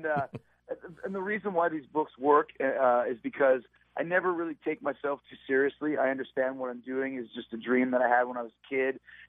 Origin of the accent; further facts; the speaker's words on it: Winnipeg, Manitoba, Canada; I grew up in Winnipeg, like I said